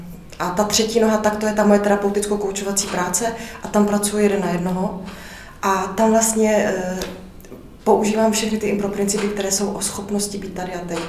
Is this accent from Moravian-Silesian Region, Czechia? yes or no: yes; Ostrava, Moravian-Silesian Region, Czechia; Já jsem z Ostravy, já jsem se narodila v Ostravě, tam jsem chodila, vlastně celé dětství